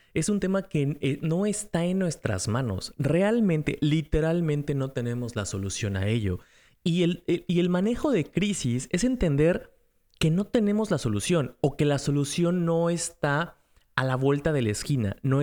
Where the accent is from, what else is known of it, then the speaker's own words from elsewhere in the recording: Mexico; now in United States; yo vivo en Estados Unidos y soy de México, entonces este tema para mí es como que una afectación doble